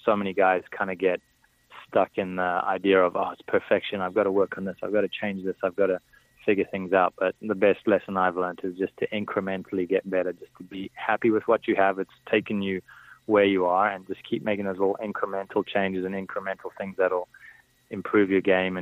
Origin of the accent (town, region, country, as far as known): South Africa; born or raised there